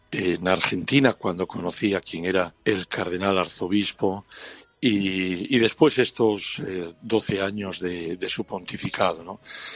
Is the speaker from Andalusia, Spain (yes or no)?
no; Asturias, Spain; sabía de mi condición española, asturiana